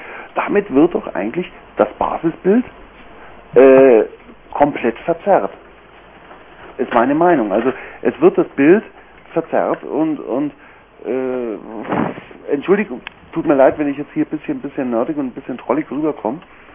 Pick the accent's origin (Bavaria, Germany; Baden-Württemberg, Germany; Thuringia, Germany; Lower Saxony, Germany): Bavaria, Germany; darf ich als Oberpfälzer nur einen Delegierten aus der Oberpfalz wählen?